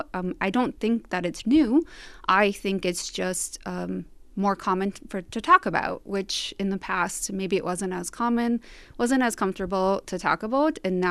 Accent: Buffalo, North Dakota, United States; Yeah, I'm from Buffalo, North Dakota.

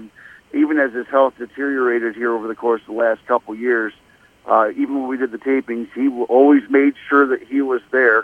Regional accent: Ohio, United States; where I grew up in Northwest Ohio, it was a area where every weekend, from the end of May all the way through the end of August, every little town in our area had a polka festival

